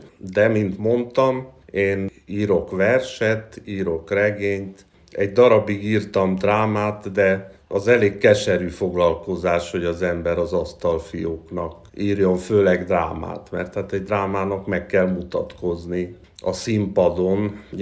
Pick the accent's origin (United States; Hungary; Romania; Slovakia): Romania; Cluj-Napoca, Cluj County; 72-ben születtem Kolozsváron, 90-ben érettségiztem a Brassai Sámuel Ipari Líceumban